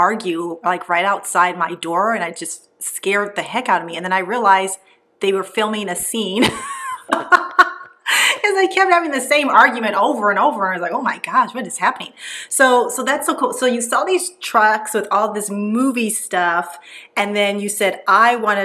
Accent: Los Angeles, California, United States; now in Lancaster, United States; I live in Lancaster, which is like 60 miles north of Los Angeles, but I grew up in Los Angeles and lived there most of my life.

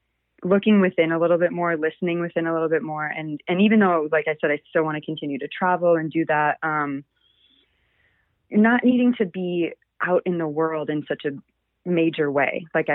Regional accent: South Dakota, United States; And growing up in South Dakota, it's pretty, there's not a lot of diversity in people or culture.

